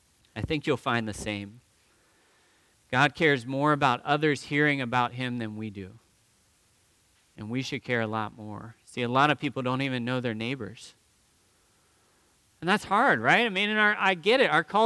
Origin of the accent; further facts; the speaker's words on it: Ohio, United States; now in Texas, United States; I'm sharing about who I am and why I'm in Texas and I'm from Ohio.